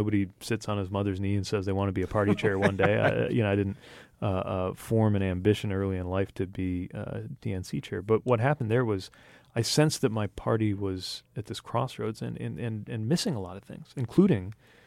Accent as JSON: {"language": "English", "region": "Midwest", "country": "United States", "said": "well, I'm from the Midwest and I do local government all day and I'm from a new generation."}